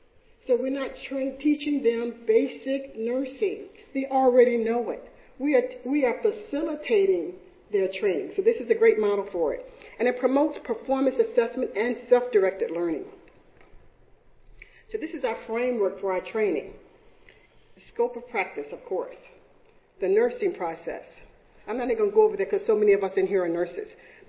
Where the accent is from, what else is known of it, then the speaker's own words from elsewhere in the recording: California, United States; Well, I'm from California. We know we've had a lot of disasters.